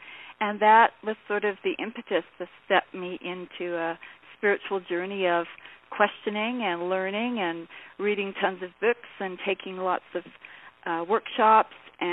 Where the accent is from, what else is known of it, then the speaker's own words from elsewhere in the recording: British Columbia, Canada; I was born in 1957 on Vancouver Island in British Columbia, which is on the west coast of Canada, to a French-Canadian father and a very British-English mother, and a lovely part of Vancouver Island that was very natural